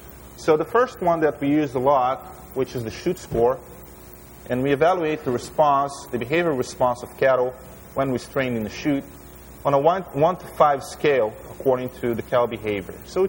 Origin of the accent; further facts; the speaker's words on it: Brazil; English is a second language; I am from Brazil. Lived in Brazil for about 19 years.